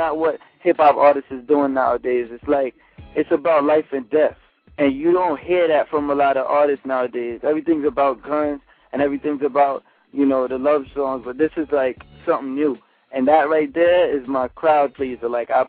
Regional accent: Bronx, New York, United States; I grew up on White Plains Road. That's like the far north side, northeast side

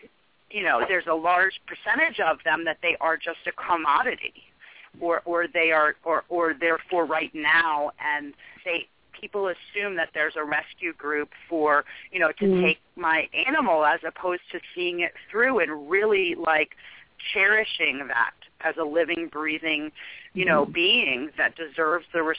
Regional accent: District of Columbia area, United States; when I grew up right outside the District of Columbia, and even when I was in school as a child

